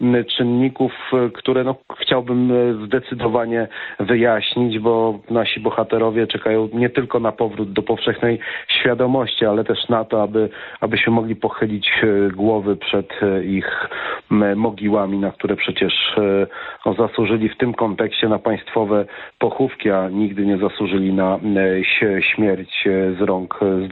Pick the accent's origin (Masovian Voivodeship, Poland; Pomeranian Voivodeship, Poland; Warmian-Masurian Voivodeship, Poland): Pomeranian Voivodeship, Poland; Gdańsk; born there; Ja jestem urodzonym gdańszczaninem.